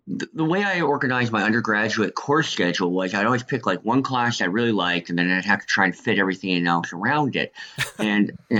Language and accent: English; Northern Canada, Canada; my background is I'm actually from Canada. I grew up in northern Canada, ironically, because this wasn't intentional, about 2 hours away from the sites of one of the gold rushes that I studied.